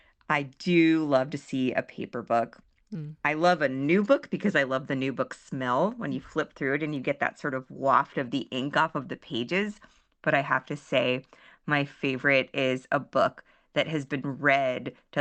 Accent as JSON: {"language": "English", "town": "San Francisco", "region": "California", "country": "United States", "tie": "born or raised there", "lives_now": "California, United States", "said": "It's a little early for me here in California. The funny papers. It was just one page in my hometown paper in the San Francisco Chronicle."}